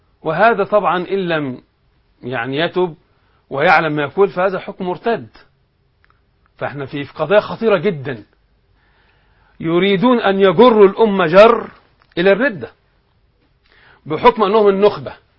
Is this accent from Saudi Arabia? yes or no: no; Egypt; في بلدنا مصر